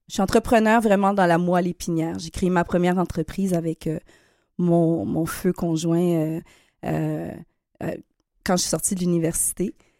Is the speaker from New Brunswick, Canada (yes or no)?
no; Quebec, Canada; Oui, on est tous les trois issus des communautés afro-descendantes québécoises, on est des Québécois. D'origine haïtienne